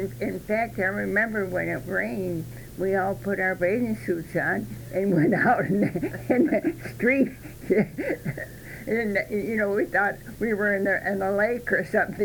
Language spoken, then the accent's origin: English; Rockford, Illinois, United States; born there; I was born in Rockford, Illinois.